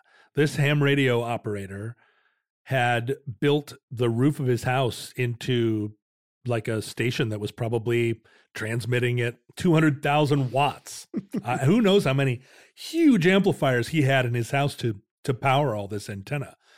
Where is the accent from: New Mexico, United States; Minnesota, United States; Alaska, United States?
Alaska, United States; When I was a kid growing up in Alaska, the ham radio signals would often bounce up onto the atmosphere at the pole and bounce back down.